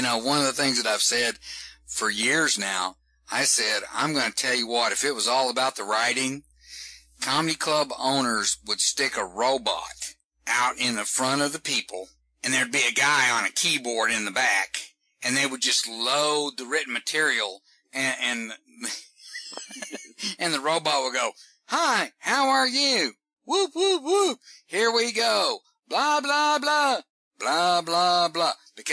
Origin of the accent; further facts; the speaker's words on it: Texas, United States; Oh, I'm originally from Texas, so, you know, I can make fun of that.